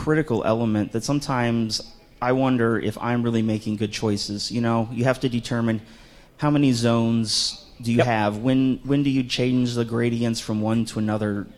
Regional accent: Iowa, United States; from Southwest Iowa.

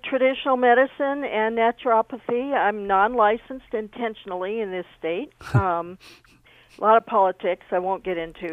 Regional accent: United States; I'm an American, so, you know, they're not as forthgiving in Tijuana as we have to be here in the United States

